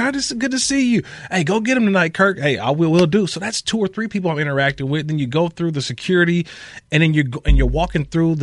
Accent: Oakland, California, United States; I was born and raised in Oakland.

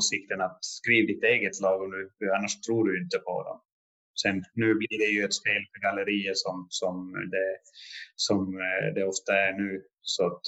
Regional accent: Haparanda, Norrbotten County, Sweden; Jag kom från Haparanda, hade inte med familjen.

